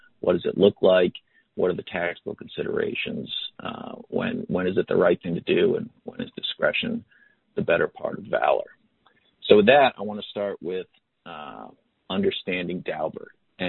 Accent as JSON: {"language": "English", "region": "Maryland", "country": "United States", "said": "not just because I'm from Maryland and practice in Maryland"}